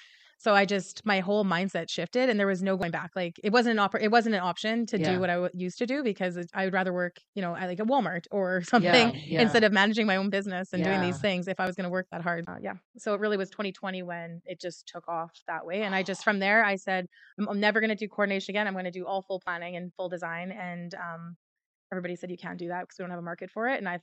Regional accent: Saskatchewan, Canada; I'm from Saskatchewan, a really small farm community in Saskatchewan, and yeah. As soon as I graduated, I went right to Toronto.

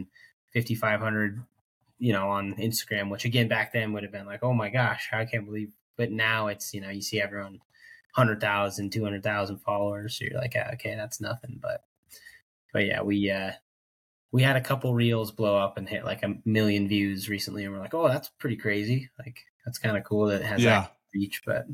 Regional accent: Montana, United States; now in Wyoming, United States; We're born and raised in Montana. I'm living in Wyoming now.

